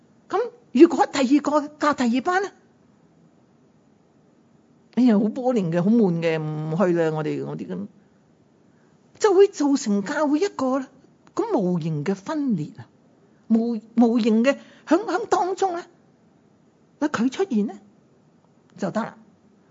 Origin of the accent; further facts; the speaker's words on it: Guangdong, China; 我哋广东人有一句说话真系好叻噶，